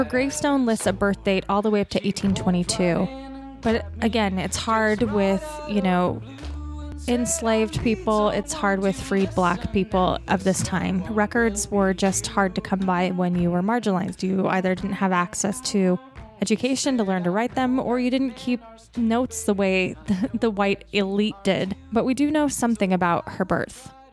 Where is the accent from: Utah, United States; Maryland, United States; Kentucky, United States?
Utah, United States; as a white Mormon girl growing up in Utah